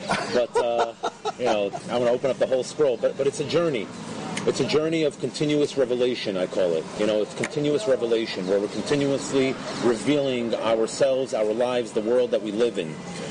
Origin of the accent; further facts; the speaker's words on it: United States; born there; even though I was born in the States, I felt a bit of an outcast, because my name never really settled.